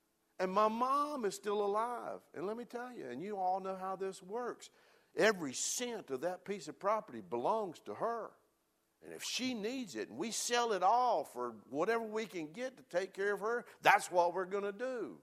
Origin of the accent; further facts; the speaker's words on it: Mooresville, United States; I grew up in Mooresville on a little farm.